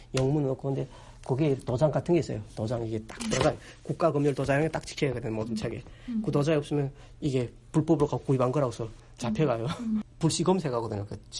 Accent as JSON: {"language": "Korean", "country": "North Korea"}